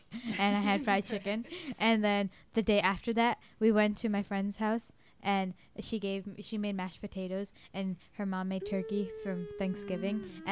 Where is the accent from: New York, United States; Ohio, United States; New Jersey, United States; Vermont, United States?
New York, United States; Hudson; I'm from Hudson.